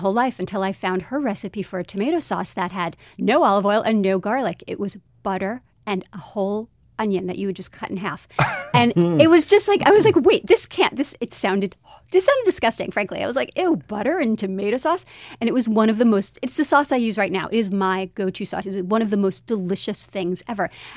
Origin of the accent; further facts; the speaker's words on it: Brooklyn, New York, United States; Because I feel like I grew up in Brooklyn and I had a very particular image of what I thought Italian food was.